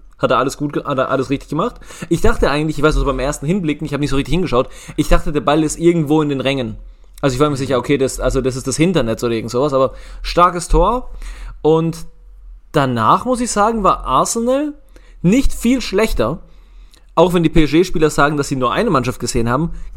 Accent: Ecuador; German is a second language; ich komme aus Ecuador, und falls ihr das nicht wisst.

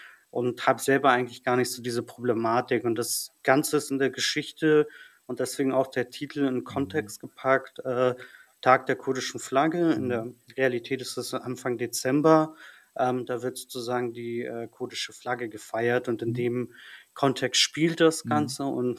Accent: Germany; Ich bin ja hier in Deutschland sozialisiert und aufgewachsen.

